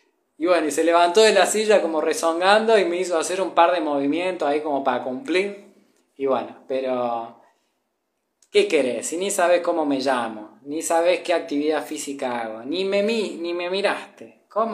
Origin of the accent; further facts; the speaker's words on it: San Francisco, Córdoba, Argentina; now in Mexico; Tengo 33 años, soy de Argentina, de San Francisco, Córdoba. Provincia, mi ciudad está pegada a Santa Fe, pero es todavía provincia de Córdoba.